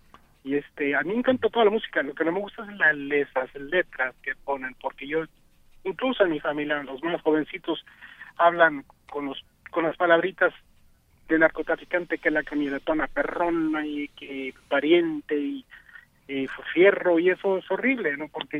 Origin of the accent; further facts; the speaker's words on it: Culiacán, Sinaloa, Mexico; now in United States; yo soy de Culiacán, Sinaloa. Culiacán, Sinaloa, desafortunadamente es la cuna del narcotráfico y del narcocorrido.